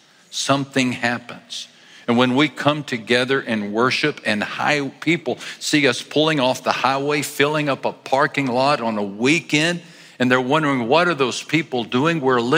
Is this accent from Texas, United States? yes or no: yes; Texas, United States; Growing up in West Texas, we used to make the long trek from the Permian Basin to South Texas because our whole family loved to fish.